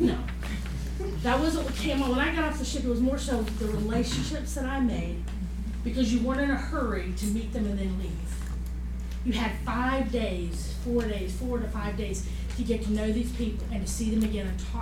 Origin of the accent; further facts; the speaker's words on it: North Carolina, United States; I'm from North Carolina, and yes, I drove here.